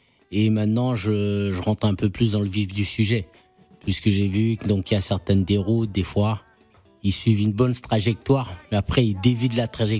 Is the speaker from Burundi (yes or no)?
no; France; on est en France, on a grandi en France et on sait quelque part d'où l'on vient